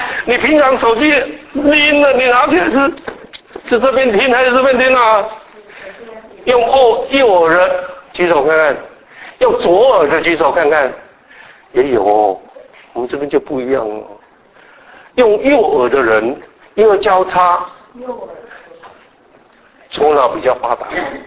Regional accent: China; now in United States; 我们中国人是不一样的，所以来到美国生活文化上有差异

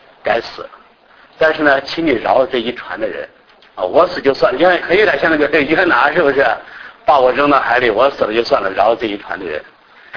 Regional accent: Mianchi, Henan, China; born there; 我是1965年出生的。我呢是出生在中国一个非常古老的，但是又非常不知名的一个小地方，叫渑池。

